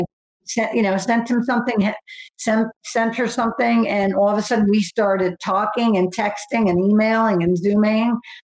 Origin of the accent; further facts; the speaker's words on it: New York, United States; I miss great, you know, the great bagels from New York. I'm from New York.